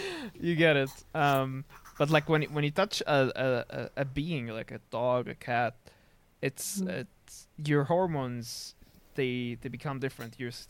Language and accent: English; Syria; I come from Syria, and we need more of that.